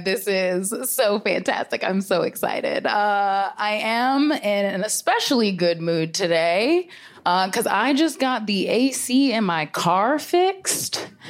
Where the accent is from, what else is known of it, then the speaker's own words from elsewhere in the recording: Florida, United States; I'm from Florida.